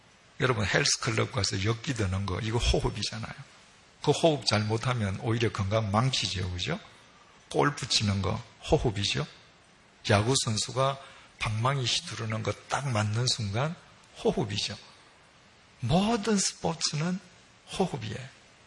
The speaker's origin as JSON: {"language": "Korean", "region": "Busan", "country": "South Korea", "said": "저는 부산 출신이거든요. 그래서 여름 방학만 되면 늘 뭐 저 송도니 광안리니 해운대 가서 살지 않습니까?"}